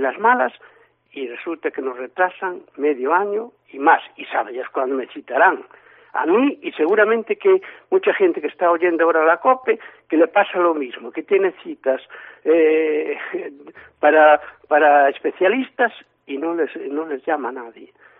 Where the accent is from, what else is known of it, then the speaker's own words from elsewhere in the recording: Spain; soy un español que me trata mal.